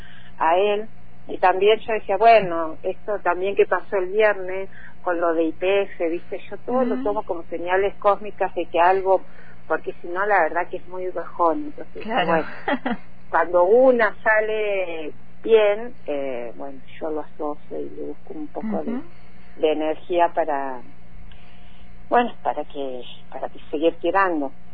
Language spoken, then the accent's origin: Spanish; Cutral Có, Neuquén, Argentina; me emocionó mucho lo que se hizo en Cutralcó, pueblo. En mi pueblo tuve que atravesar la memoria de una forma que fue un... era totalmente silenciado